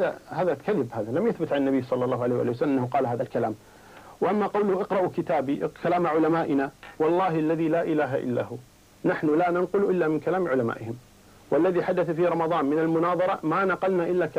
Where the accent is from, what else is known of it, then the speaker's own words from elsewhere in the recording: Kuwait; أنا من أهل الكويت، أنا أعلم منك بذلك